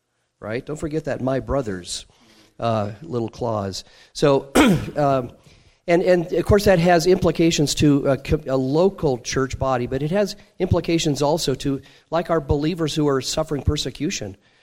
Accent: Spokane, Washington, United States; I grew up in Spokane, Washington, in a Baptist church.

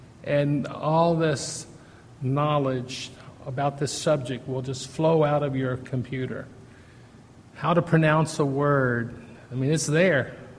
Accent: Virginia, United States; growing up in Virginia, I would know some of these places where they didn't have windows, and it was a secret society.

